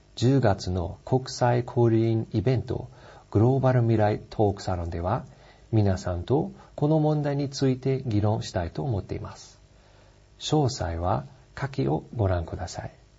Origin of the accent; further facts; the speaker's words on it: Germany; Japanese is a second language; now in Japan; ドイツにある私の実家では3世代が同じ家に住んでいました。私と姉、両親、そして父方の祖父母です。